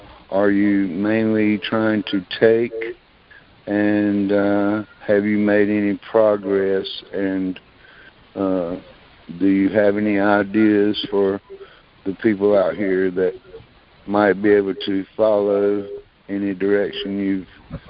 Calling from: North Carolina, United States; I'm calling from North Carolina.

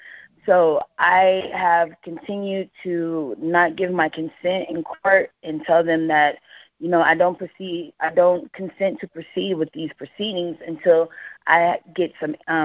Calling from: Arizona, United States; I'm calling from Arizona. Thank you for having me on your show.

